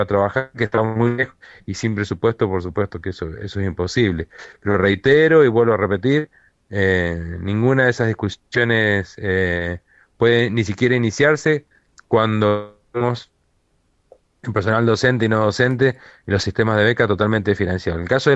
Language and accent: Spanish; Argentina; qué lástima que como argentinos tenemos que estar marchando para defender algo que ya es nuestro